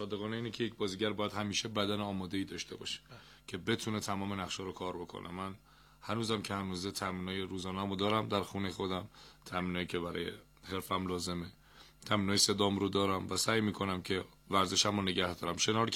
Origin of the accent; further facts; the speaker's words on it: Iran; میگه ما ایرانیم، ایرانی، یه کشوری که گردشگریش فوق العاده است، فرهنگش فوق العاده است